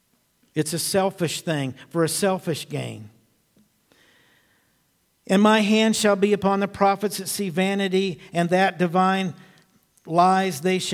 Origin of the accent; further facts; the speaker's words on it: Thorntown, Indiana, United States; And Gary lived in my hometown in Thorntown.